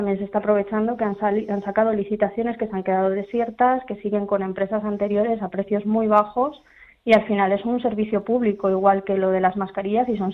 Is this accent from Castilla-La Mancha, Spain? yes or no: no; Ávila, Castile and León, Spain; now in Castellón, Spain; Yo soy de Ávila, llevo ya muchos años en Castellón, pero soy de Ávila capital.